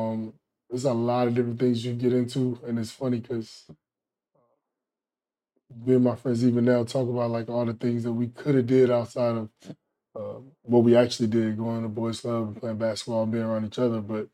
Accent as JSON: {"language": "English", "town": "Raleigh", "region": "North Carolina", "country": "United States", "said": "I'm from Raleigh, North Carolina, and my whole life has been about basketball."}